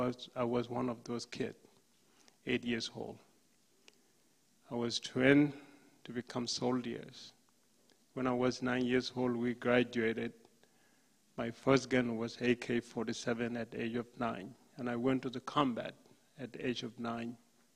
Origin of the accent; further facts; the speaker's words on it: Sudan; born there; I was born in the Sudan.